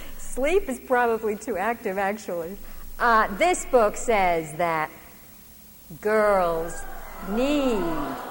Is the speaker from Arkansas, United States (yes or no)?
no; Maine, United States; I remember when I was growing up in New England, which is quite conservative, small town state in Maine